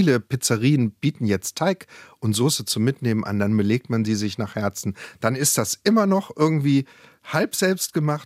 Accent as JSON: {"language": "German", "region": "Baden-Württemberg", "country": "Germany", "tie": "born or raised there", "said": "Ich bin im Schwäbischen aufgewachsen."}